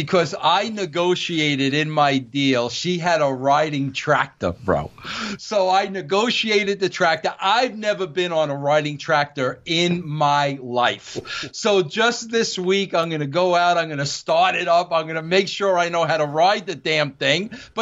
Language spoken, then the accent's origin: English; New York, United States; This is going to crack you up, Steve, because I am a city boy. I am from New York.